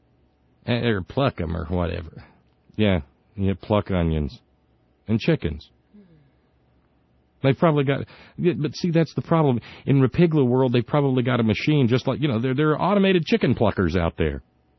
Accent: Alabama, United States; when I was a kid growing up in Alabama, we had the little green onions that sprout up in the springtime in the backyard.

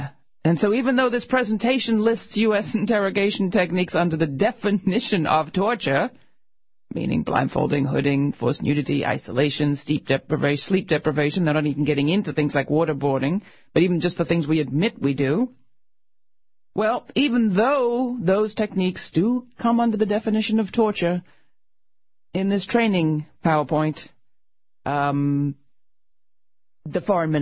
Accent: Canada; We're Canadian, we're not American.

